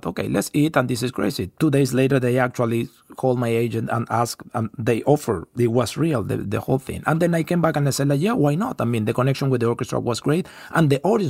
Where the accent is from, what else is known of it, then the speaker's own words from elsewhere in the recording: Puerto La Cruz, Anzoátegui, Venezuela; English is a second language; I come from Puerto La Cruz and we have sun 365 days a year.